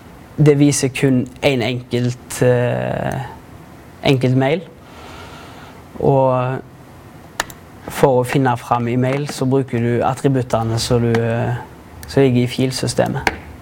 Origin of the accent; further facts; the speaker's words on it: Haugesund, Rogaland, Norway; siden jeg er fra Haugesund.